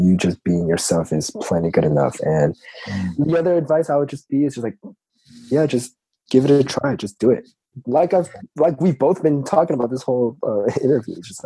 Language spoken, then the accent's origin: English; Atlanta, Georgia, United States; also born or lived in Guam; so I was born in Guam, like you mentioned, and I moved to Atlanta when I was around four. And I've been here my whole life, so I'm pretty much an Atlanta native.